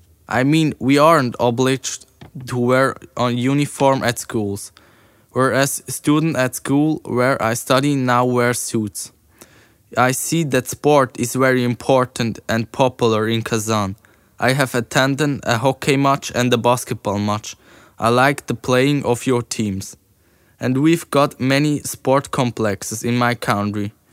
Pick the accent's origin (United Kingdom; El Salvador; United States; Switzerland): Switzerland; I come from Switzerland. I'm here for 2 months.